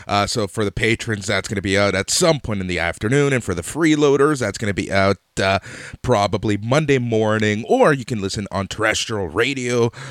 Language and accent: English; California, United States; now in Toronto, Canada; I'm from Toronto. Come on. Originally from California. I live in Toronto.